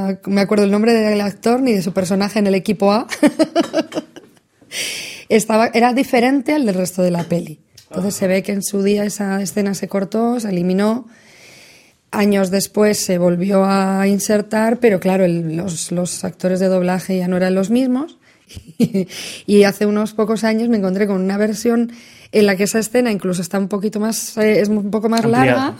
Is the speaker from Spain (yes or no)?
yes; Barakaldo, Basque Country, Spain; Yo soy de Baracaldo